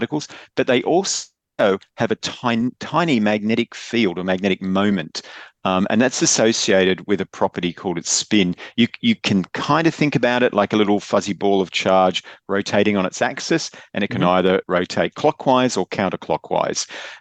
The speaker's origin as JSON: {"language": "English", "country": "Australia", "said": "I am Australian originally, but did PhD in Cambridge."}